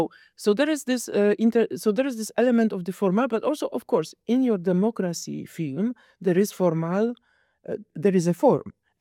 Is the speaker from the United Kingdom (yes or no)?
no; Poland; English is a second language; I come from Poland where the constructivism was the core, like the most, like.